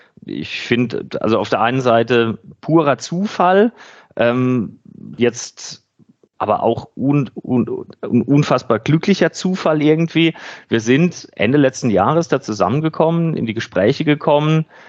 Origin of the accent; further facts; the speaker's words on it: Neustadt an der Weinstraße, Rhineland-Palatinate, Germany; born there; ich komme tatsächlich gebürtig aus Neustadt an der Weinstraße